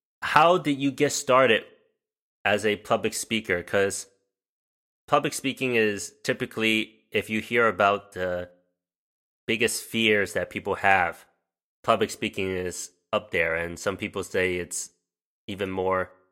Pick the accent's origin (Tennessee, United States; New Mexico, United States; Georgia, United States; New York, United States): New York, United States; first language English; I was born and raised in New York, right? So, and English is my native language.